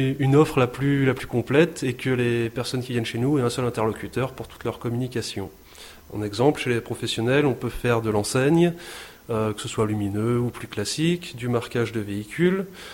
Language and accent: French; Auvergne-Rhône-Alpes, France; now in Manosque, France; À la base, on est originaire de l'Auvergne, je n'avais pas précisé.